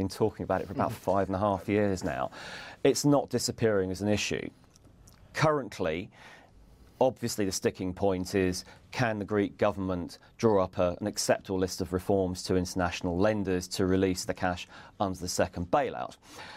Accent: London, United Kingdom; I was brought up in West London from very early age.

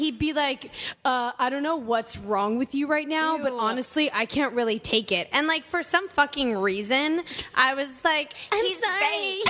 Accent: Washington, District of Columbia, United States; I'm from Washington, D.C., so I'm from the East Coast

